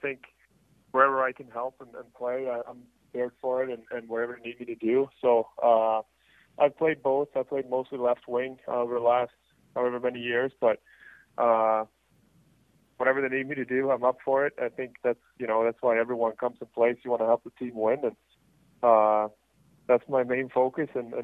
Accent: Sweden; English is a second language; now in Washington, United States; I played center when I came from Sweden, and then I think my first year or two in Washington, I was center.

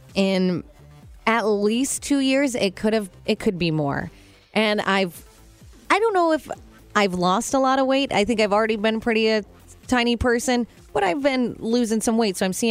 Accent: Illinois, United States; born there; Well, I was born in Illinois.

